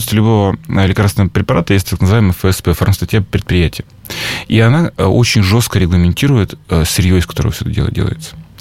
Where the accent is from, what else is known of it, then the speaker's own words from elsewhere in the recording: Yoshkar-Ola, Mari El, Russia; now in Perm, Russia; На самом деле, я еще даже не пермяк. Я вырос и родился в Вишкар-Оле. Я сейчас учиться приехал.